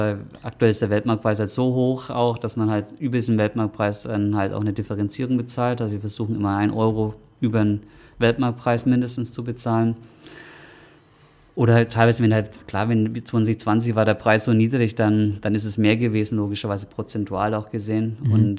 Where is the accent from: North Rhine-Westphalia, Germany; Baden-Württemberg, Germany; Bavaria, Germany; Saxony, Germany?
Bavaria, Germany; Nuremberg; ich komme aus Nürnberger Ecke